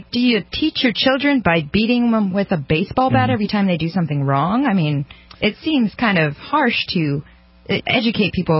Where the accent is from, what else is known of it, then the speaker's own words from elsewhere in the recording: Portland, Oregon, United States; so this is out of my hometown of Portland, Oregon. I just thought I'd check in with my city